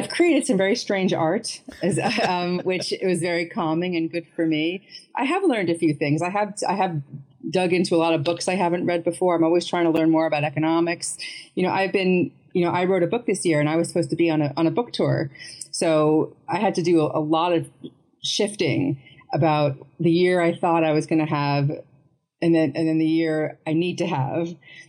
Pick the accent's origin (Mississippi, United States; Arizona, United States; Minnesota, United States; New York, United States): New York, United States; And for a lot of us, especially for me, being a New Yorker back in March and April, it did seem kind of life or death for a while.